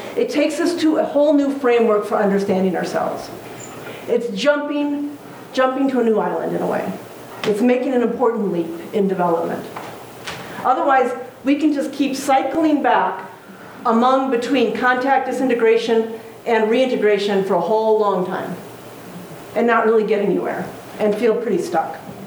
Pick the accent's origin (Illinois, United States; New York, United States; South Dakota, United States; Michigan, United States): South Dakota, United States; when I grew up in South Dakota and I knew no one other than white people